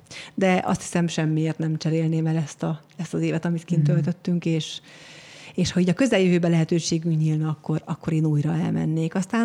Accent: Hungary; tipikus magyarként mi leginkább az a kakaós, meg nutellás, meg túrós palacsintát szeretjük

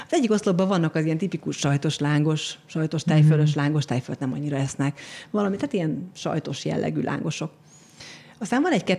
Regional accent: Hungary; tipikus magyarként mi leginkább az a kakaós, meg nutellás, meg túrós palacsintát szeretjük

